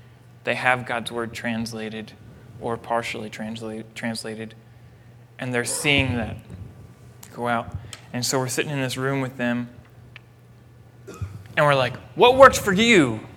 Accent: Florida, United States; I'm from Florida. We don't have grapes. We have blackberries that grow everywhere.

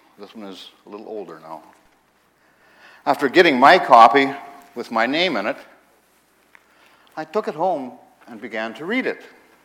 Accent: Dryden, Ontario, Canada; moved away as an adult; also born or lived in Red Lake; now in Toronto, Canada; I was born in Red Lake, Ontario, and then later moved to Dryden, which are both in northwestern Ontario, where I grew up.

